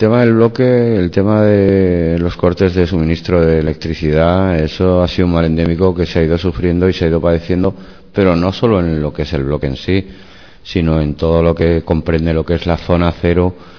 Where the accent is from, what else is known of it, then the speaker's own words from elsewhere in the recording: Valencia, Valencian Community, Spain; Muchos de ellos hemos nacido aquí, en la misma zona, somos vecinos del Cabañal de toda la vida